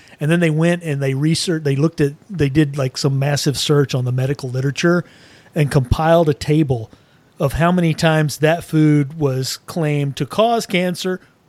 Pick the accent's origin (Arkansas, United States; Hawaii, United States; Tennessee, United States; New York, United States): Hawaii, United States; born there; Well, I was born in Hawaii